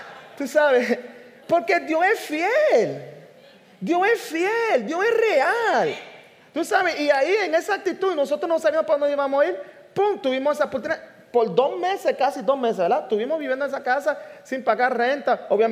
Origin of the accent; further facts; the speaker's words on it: Puerto Rico; Nosotros estábamos, usted sabe que vinimos de Puerto Rico para acá y sin conocer a nadie, estuvimos alquilados, ¿verdad?, en el apartamento.